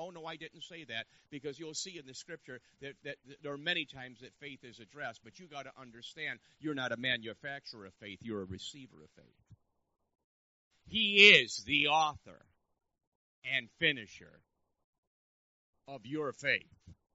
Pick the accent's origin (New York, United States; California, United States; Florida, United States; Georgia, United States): New York, United States; That's because I'm from New York, and that's my bad attitude.